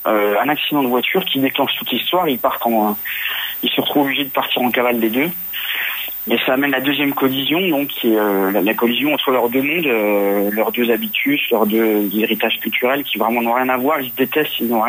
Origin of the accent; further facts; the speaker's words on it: Besançon, Bourgogne-Franche-Comté, France; moi je suis de Besançon, dans l'Est.